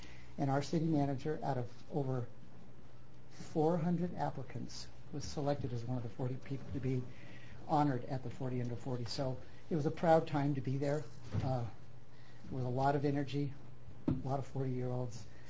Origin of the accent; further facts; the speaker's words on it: Bisbee, Arizona, United States; I was just really proud to say that I'm from Bisbee